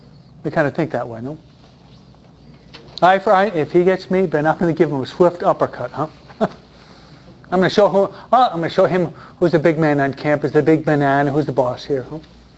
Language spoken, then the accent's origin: English; Michigan, United States; born there; I was born in Michigan.